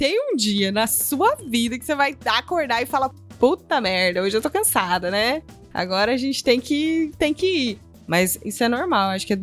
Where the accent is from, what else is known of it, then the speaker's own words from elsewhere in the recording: Sinop, Mato Grosso, Brazil; now in Cuiabá, Brazil; Consegui ir para uma rádio de lá, de Sinop, né, onde eu sou. Eu nasci em Sinop.